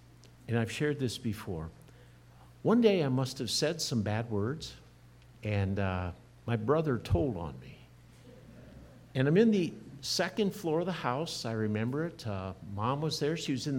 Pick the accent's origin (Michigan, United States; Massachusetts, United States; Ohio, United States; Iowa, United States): Iowa, United States; I grew up in Iowa. Had a wonderful, loving mother. Dad died at age 14.